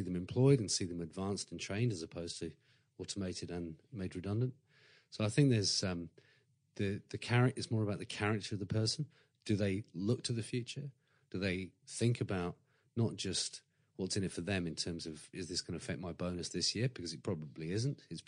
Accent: England, United Kingdom; moved away as an adult; now in Australia; One of the things that I like as a English expat now living and working here is that Australia has a natural worldview.

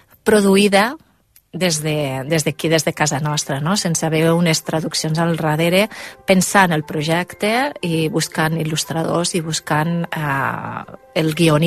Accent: Lleida, Catalonia, Spain; Nosaltres som de Lleida, Padrines és la paraula típica lleidatana, sí.

